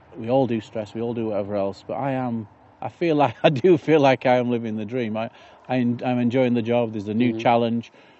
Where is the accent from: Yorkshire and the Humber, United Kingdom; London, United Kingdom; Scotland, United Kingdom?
Yorkshire and the Humber, United Kingdom; I'm a Yorkshireman at heart.